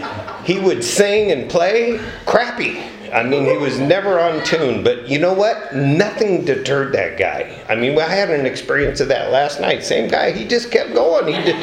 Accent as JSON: {"language": "English", "town": "Jamestown", "country": "United States", "said": "I'm from Jamestown."}